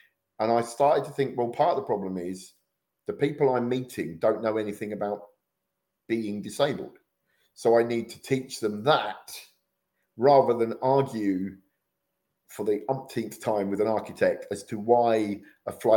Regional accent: Luton, East of England, United Kingdom; And doing a gig in my hometown of Luton, my computer blew up on stage.

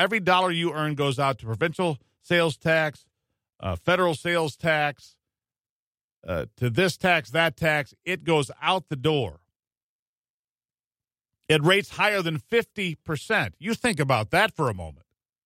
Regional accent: United States; as an American, yes, there are things about Australia that we respect

